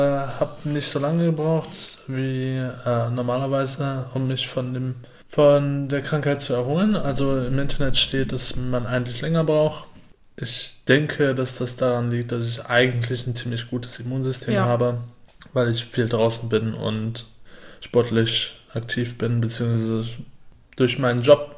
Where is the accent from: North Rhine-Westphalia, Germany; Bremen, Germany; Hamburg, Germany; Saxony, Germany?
North Rhine-Westphalia, Germany; Aachen; accent: Aachen; Nee, Öscherjung.